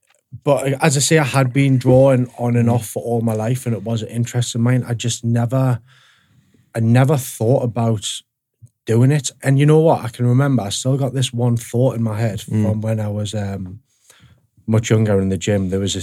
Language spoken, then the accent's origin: English; Newcastle, North East England, United Kingdom; I guess that's just part of growing up in Newcastle, isn't it?